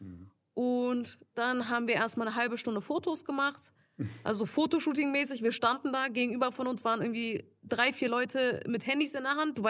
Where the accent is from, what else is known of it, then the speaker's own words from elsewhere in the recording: Turkey; Ich bin ja Türkin.